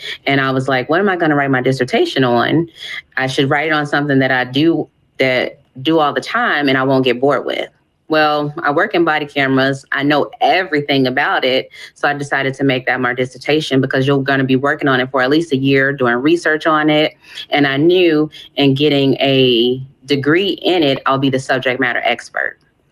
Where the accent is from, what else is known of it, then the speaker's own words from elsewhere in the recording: Chicago, Illinois, United States; Yes, I am totally born and raised in Chicago. I love my home.